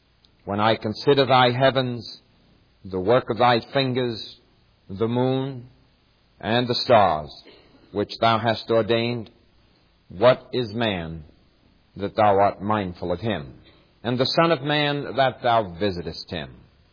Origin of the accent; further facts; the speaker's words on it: United States; You know, though I'm a preacher, I still love my nation very much. And I'm happy that I'm an American.